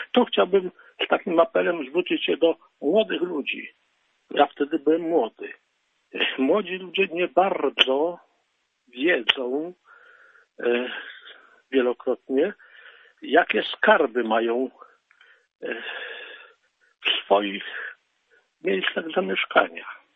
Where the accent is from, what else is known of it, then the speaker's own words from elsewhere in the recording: Nowy Sącz, Lesser Poland, Poland; now in Kraków, Poland; Ja jestem z urodzenia sądeczaninem. Potem wyemigrowałem do Krakowa, ale bez przerwy wracam tutaj z różnych powodów.